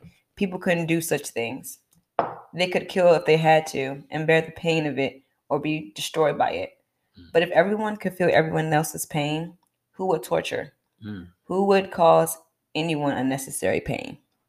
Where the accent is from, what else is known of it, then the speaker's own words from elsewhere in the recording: United States; or I'm gonna say America because I'm American.